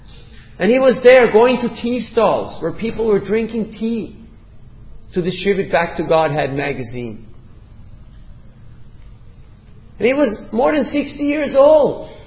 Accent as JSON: {"language": "English", "country": "India", "lives_now": "Melbourne, Australia", "said": "I'm a monk from India, and I've come all the way from India to here, to Melbourne"}